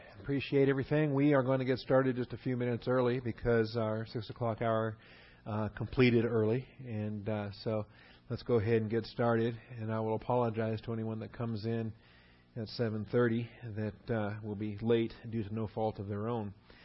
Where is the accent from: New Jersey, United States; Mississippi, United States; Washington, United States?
Washington, United States; I grew up in Washington State, so we love our loggers, the logging industry, and we appreciate the paper that's produced by good, hardworking loggers.